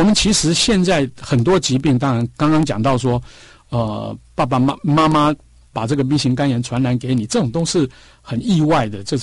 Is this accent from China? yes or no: no; Taiwan; 因为我们台湾人你看我们自己的人很喜欢这个所有的电视的广告